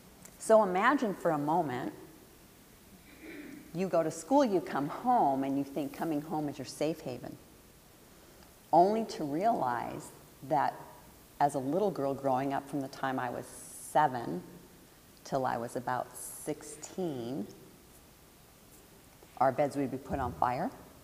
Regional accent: Arizona, United States; because part of my life I grew up in Arizona, when she remarried, that's where we went.

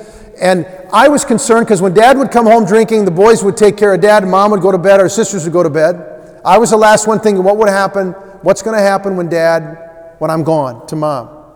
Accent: New Ulm, Minnesota, United States; Everywhere in the world we go, there's always at least one person who's heard of New Ulm. We were, first time I brought her to my hometown

